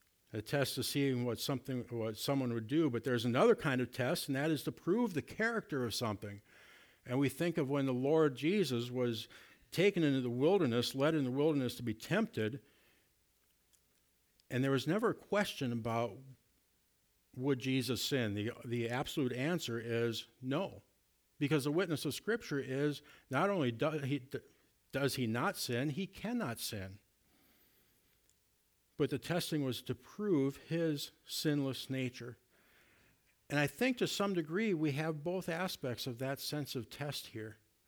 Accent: Minneapolis, Minnesota, United States; I remember one time growing up in the Minneapolis area and snow was falling

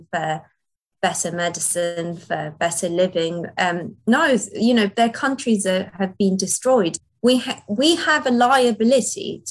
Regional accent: Basra, Basra Governorate, Iraq; This is very personal to me because I come from Iraq, from Basra.

